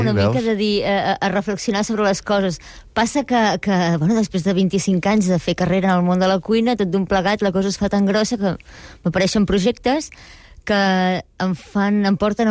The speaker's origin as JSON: {"language": "Catalan", "town": "Vilanova de Sau", "region": "Catalonia", "country": "Spain", "tie": "born there", "said": "aquí en el poble on vaig néixer, a Vilanova de Sau"}